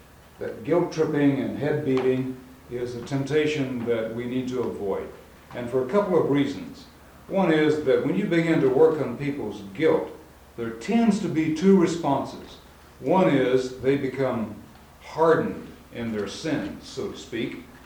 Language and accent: English; St. Paul, Minnesota, United States; This is my wife, Nadine. We're from St. Paul, Minnesota.